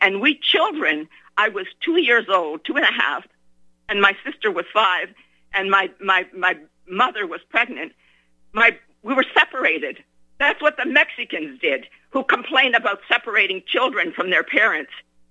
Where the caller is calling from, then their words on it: Canada; I am calling from Canada, I am living here because we came here as British subjects.